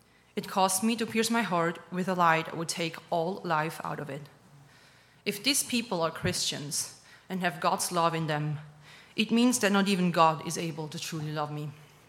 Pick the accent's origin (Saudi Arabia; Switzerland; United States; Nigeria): Switzerland; English is a second language; moved away; I came all the way from Switzerland